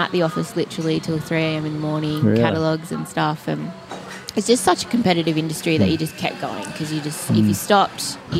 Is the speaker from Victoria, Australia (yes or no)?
no; Sydney, New South Wales, Australia; So I'm from Sydney